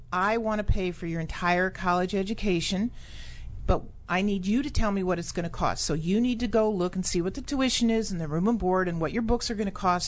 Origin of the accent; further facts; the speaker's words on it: Michigan, United States; I'm from Michigan.